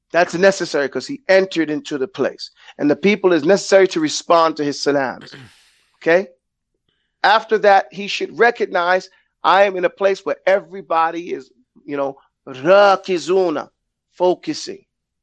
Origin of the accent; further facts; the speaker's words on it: Brooklyn, New York, United States; Now, I grew up in Brooklyn, New York